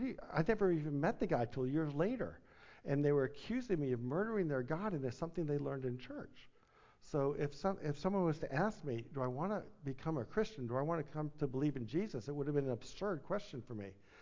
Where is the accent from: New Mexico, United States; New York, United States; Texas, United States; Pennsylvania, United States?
New York, United States; Long Island; I grew up in New York, in Long Island, New York, in a conservative Jewish home.